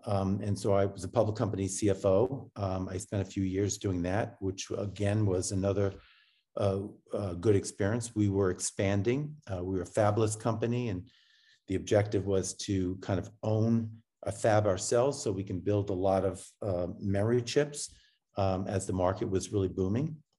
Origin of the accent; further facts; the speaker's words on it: New York tri-state area, United States; You know, I grew up in the New York tri-state area, and I ended up going to Fordham University, which is in the Bronx.